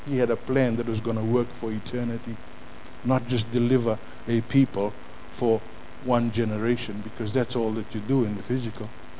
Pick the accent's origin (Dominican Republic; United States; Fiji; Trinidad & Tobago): Fiji; I'm from Fiji. You know, we've had a series of coups, and all that is about ethnic division.